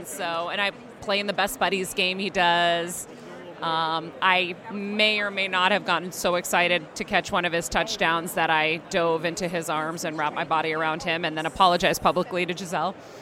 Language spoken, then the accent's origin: English; Boston, Massachusetts, United States; I'm like, I'm loyal. I'm from Boston.